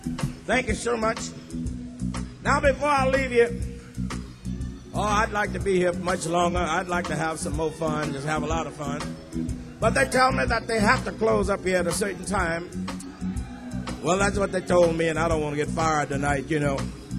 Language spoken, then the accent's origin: English; Indianola, Mississippi, United States; but I'm from Indianola, Mississippi. And when I was leaving home, I heard some of my friends call out to me.